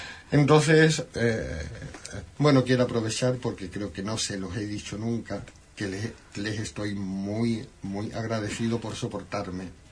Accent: Huelva, Andalusia, Spain; Bueno, pues yo soy onubense.

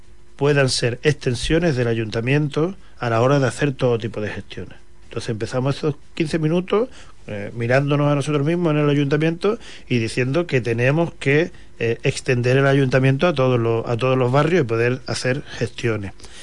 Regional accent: Andalusia, Spain; nuestra estrategia para conseguir cosas para Andalucía es organizarnos

